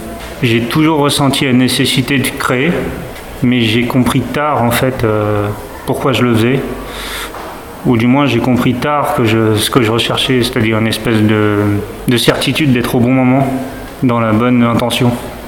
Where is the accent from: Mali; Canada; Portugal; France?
France; Tours, Centre-Val de Loire; now in Alençon, France; Alors moi je viens de Tours, je suis sur Alençon